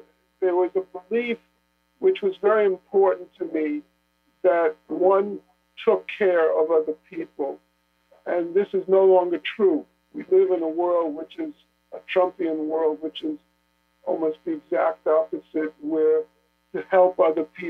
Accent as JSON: {"language": "English", "town": "New York City", "region": "New York", "country": "United States", "tie": "born or raised there", "said": "Well, I grew up on the Lower East Side and always wanted to write a novel about what I saw and experienced as a child, because my grandparents lived on the Lower East Side"}